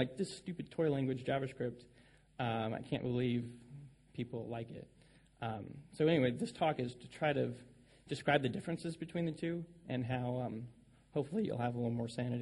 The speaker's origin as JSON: {"language": "English", "town": "Nashville", "region": "Tennessee", "country": "United States", "said": "I'm from the States, Nashville, Tennessee, the music city of the United States."}